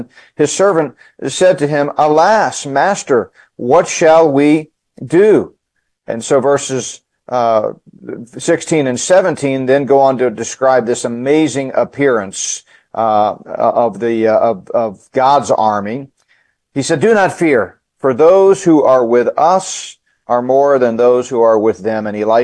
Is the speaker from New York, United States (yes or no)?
no; Fort Collins, Colorado, United States; He's the pastor at Fort Collins Bible Church in my home state of Colorado.